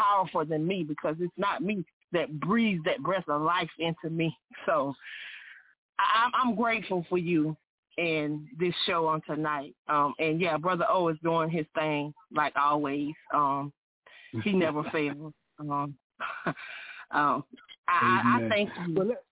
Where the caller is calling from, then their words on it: Mississippi, United States; I'm calling from Myrtle Beach. Well, actually, I'm calling from Mississippi tonight.